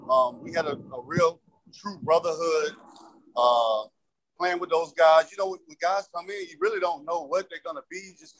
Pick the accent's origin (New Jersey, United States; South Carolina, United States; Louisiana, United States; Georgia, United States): Georgia, United States; Atlanta; Oh, I'm from Atlanta.